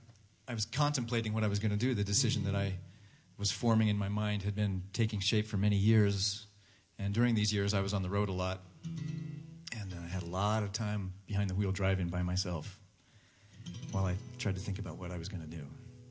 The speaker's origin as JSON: {"language": "English", "town": "Springville", "region": "Utah", "country": "United States", "tie": "born or raised there"}